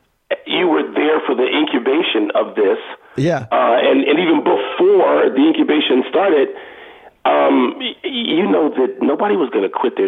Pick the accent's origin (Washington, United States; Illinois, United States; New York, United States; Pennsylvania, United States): Illinois, United States; Chicago; because growing up in Chicago, I do what I do.